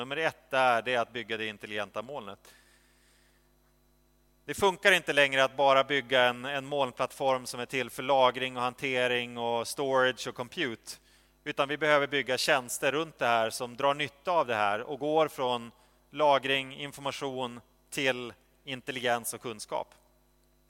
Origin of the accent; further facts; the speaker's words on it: Piteå, Norrbotten County, Sweden; jag växte upp i Piteå, vi hade inga trafikljus, men var vi inte fler än 50 000 i staden heller.